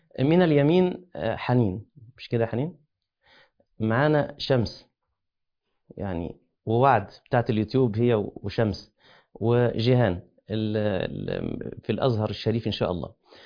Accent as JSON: {"language": "Arabic", "town": "Mansoura", "region": "Dakahlia", "country": "Egypt", "said": "بلغة الفلاحين عندنا في المنصورة"}